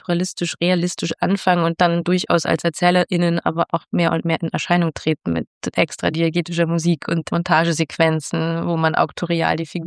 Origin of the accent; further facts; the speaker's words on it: Berlin, Germany; Ich komme aus Berlin.